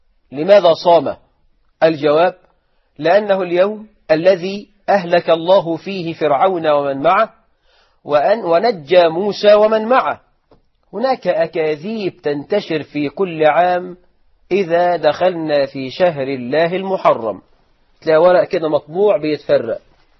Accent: Egypt; احنا كمصريين بقى تبدو عقيدة الولاء والبراء فينا في صوم يوم عاشوراء.

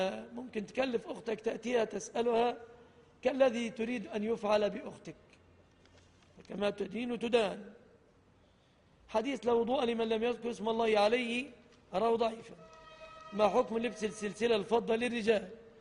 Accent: Egypt; عموما في بلادنا مصر الذهب الشبكة تعتبر من الصداق

